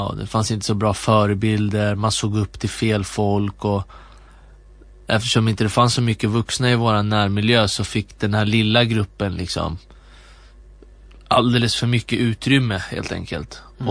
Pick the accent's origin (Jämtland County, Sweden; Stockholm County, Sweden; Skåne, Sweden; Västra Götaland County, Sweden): Stockholm County, Sweden; Jordbro; also born or lived in Umeå; Och sen så flyttade vi ner till Stockholm när jag var 3 år ungefär. Och då bosatte vi oss i ett område som heter Jordbro söder om Stockholm. Och sen så flyttade vi runt lite grann. Men Skogås kan man väl säga är området som jag spenderade grundskoletiden i.